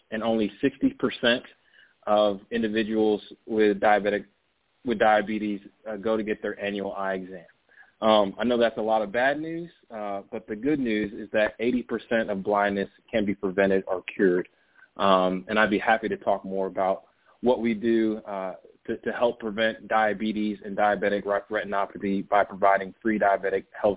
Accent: SeaTac, Washington, United States; I grew up in SeaTac, Seabridge Court, and the closest grocery store was a corner store, and there's no fresh produce there.

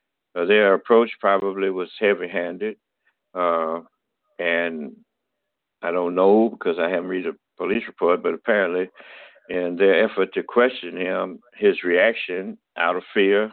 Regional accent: Tuskegee, Alabama, United States; When I was 22 years old, I was down in Alabama in my hometown of Tuskegee.

